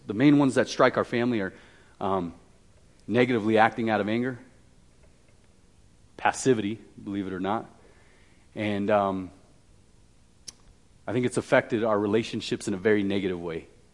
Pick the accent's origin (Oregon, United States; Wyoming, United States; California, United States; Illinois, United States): Wyoming, United States; growing up in Wyoming, you're pretty much either construction, the railroad, or oil and mining of some sort.